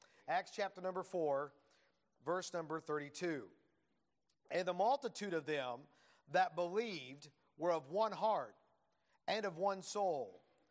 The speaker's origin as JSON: {"language": "English", "region": "Indiana", "country": "United States", "tie": "born or raised there", "said": "As I was growing up in Indiana, in our youth group, we had about 30 teens or so"}